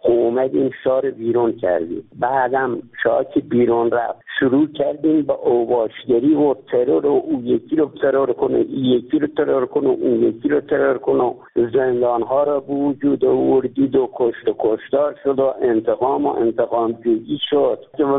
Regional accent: Iran; من یک ایرانی هستم، خودم هم انقلاب کردم.

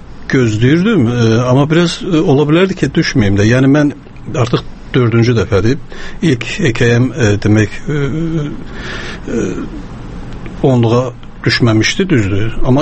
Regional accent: Zangilan District, Azerbaijan; born there; bu hekayə mənim doğulduğum ərazi, doğulduğum yer Zəngilan rayonu işğal olunub

